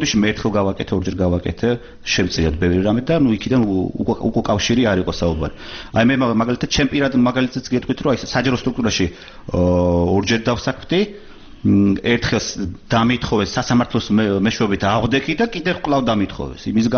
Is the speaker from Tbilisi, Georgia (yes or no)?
yes; Tbilisi, Georgia; მე ვარ საქართველოს შვილი, გაზრდილი ვარ საქართველოს თბილისის და საქართველოს ყაიდაზე